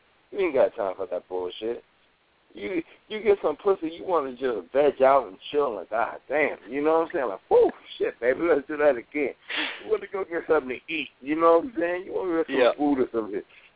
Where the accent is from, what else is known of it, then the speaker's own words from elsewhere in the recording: Brooklyn, New York, United States; I grew up in Brooklyn in the 80s.